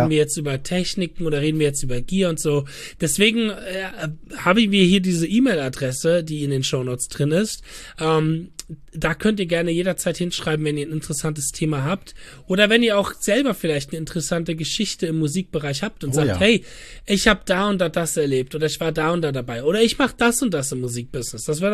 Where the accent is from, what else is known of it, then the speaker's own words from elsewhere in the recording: Mainz, Rhineland-Palatinate, Germany; als Mainzer ist das Tradition, dass du, wenn du irgendwie ein Musiker im Umfeld meinst, bist, dass du irgendwann mal im Fernsehgarten spielst.